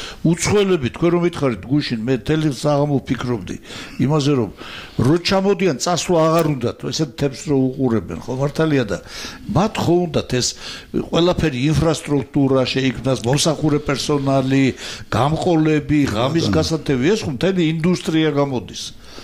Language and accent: Georgian; Zestaponi, Imereti, Georgia; მე ზესტაფონელი ვარ, მაგრამ შეგედავით.